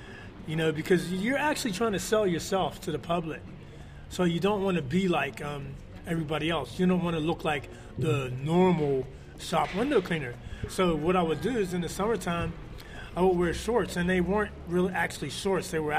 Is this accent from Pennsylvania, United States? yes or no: yes; Pittsburgh, Pennsylvania, United States; I'm 60 years old. I'm from Pittsburgh, Pennsylvania. All the guys that I grew up with are dead or in prison.